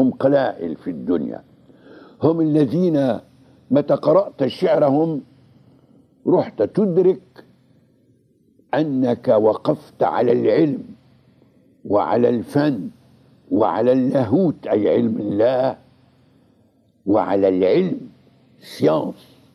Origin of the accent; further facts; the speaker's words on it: Lebanon; ثم أنا في آخر ما أنا لبناني، بمعنى لا أنني أنتمي إلى وطني لبنان